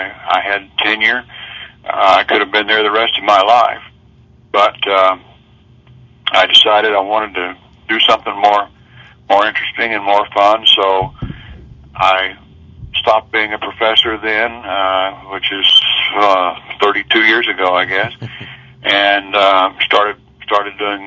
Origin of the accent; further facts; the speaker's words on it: Missouri, United States; of all the guys who read the EC Comics here in my hometown in Missouri, none of us had turned out to be axe murderers yet.